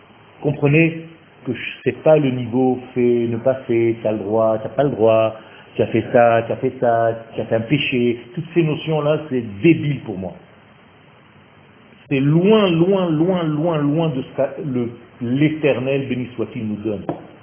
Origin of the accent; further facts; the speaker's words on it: Nice, Provence-Alpes-Côte d'Azur, France; c'est un ami d'enfance en fait, on a grandi ensemble à Nice